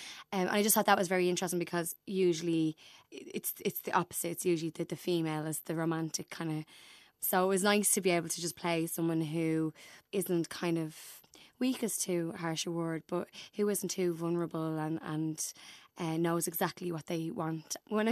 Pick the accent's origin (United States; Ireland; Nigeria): Ireland; Dublin, Leinster; I'm originally from East Wall, so I'm an inner city gal. And now I live in Inchicore, so I've moved to the south side, but not the fancy schmancy south side.